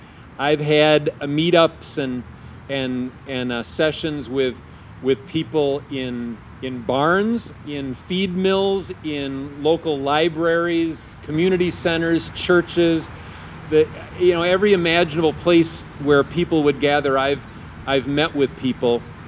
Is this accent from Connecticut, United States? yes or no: no; Wisconsin, United States; Scott Walker won my hometown with 90% of the vote. That area is redder than Waukesha by a considerable margin. But when I was growing up, the area sent Democrats to the Capitol to represent the area.